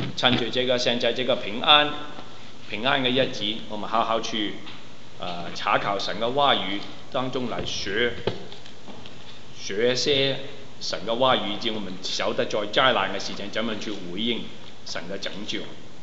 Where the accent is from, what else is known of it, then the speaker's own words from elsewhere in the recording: China; 今天我们是中国人，应该是住在中国，为什么我们来到这里？